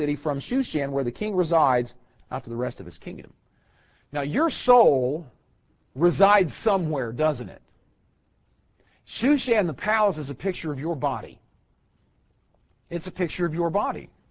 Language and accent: English; Missouri, United States; I grew up in Missouri, sorry.